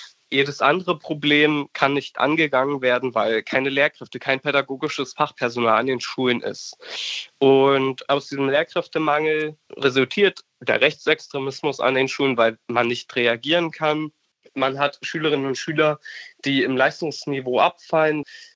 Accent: Lübben, Brandenburg, Germany; Ich liebe meine Heimat. Also der Spreewald ist eine der schönsten Regionen Deutschlands, definitiv.

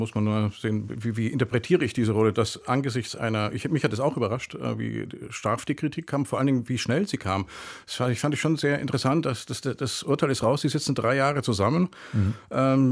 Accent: Bavaria, Germany; Ich komme aus Bayern. Meine Mutter, meine Schwiegermutter leben beide im Raum München-Rosenheim.

